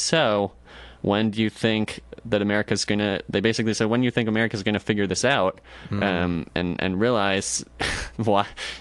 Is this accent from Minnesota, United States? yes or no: yes; Minneapolis, Minnesota, United States; I'm from Minneapolis, and so a lot of people there